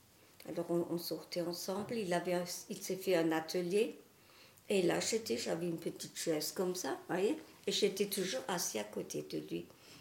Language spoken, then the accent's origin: French; Schiltigheim, Grand Est, France; also born or lived in Strasbourg; suis née en 32. Je suis née à Strasbourg. J'ai vécu mon enfance à Schildesheim.